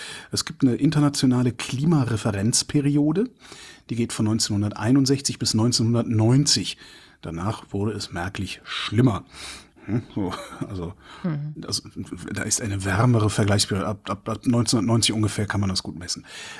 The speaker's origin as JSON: {"language": "German", "town": "Cologne", "region": "North Rhine-Westphalia", "country": "Germany", "tie": "born or raised there", "said": "Köln, meine Heimatstadt"}